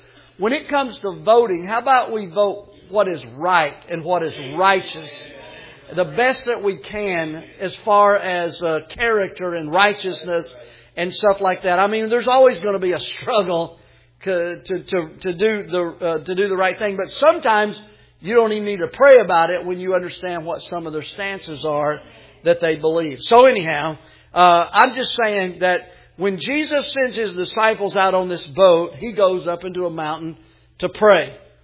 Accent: United States

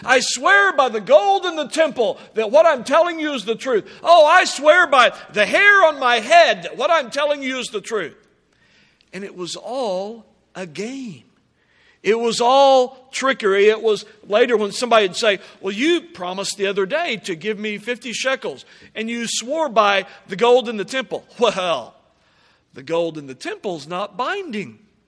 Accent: Del City, Oklahoma, United States; It's sort of like growing up in Del City. In my neighborhood, if somebody says, "Is that really the truth?"

